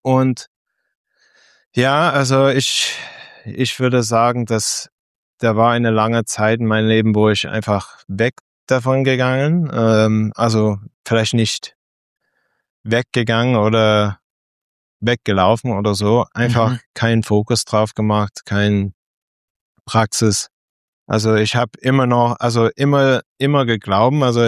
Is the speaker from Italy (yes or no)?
no; North Carolina, United States; German is a second language; Als Amerikaner im Zug in North Carolina, ich habe natürlich wie fast alle andere mit Glaube groß gewachsen. Also meine beide Eltern, die kommen aus New York, beide Seiten kommen aus New York.